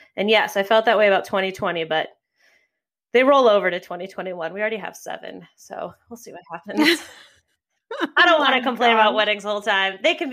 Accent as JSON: {"language": "English", "town": "New York City", "region": "New York", "country": "United States", "tie": "born or raised there", "said": "none of which were in my hometown of New York City."}